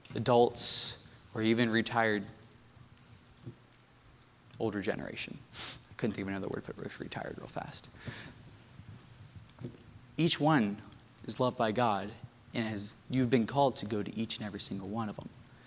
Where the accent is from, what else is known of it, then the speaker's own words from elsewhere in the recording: United States; I would stand out and be taken advantage of just because I'm an American.